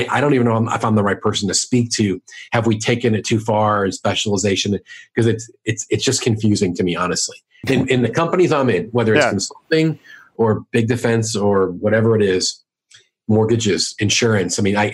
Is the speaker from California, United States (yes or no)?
no; New York, United States; now in St. Louis, United States; So it's hard for me, because I live, even though I'm from New York, I live in St. Louis, and I have clients all over the place.